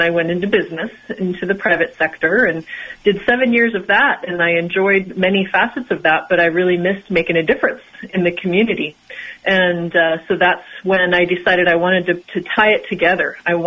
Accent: California, United States; I actually I grew up in the East Bay and spent my childhood summers out in Casadero.

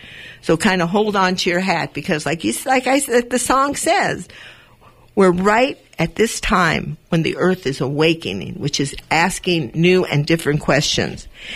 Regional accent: Los Angeles, California, United States; born there; Well, I was born in 1940 in East Los Angeles to a Jewish family. I lived in a sheltered environment of religion and tradition.

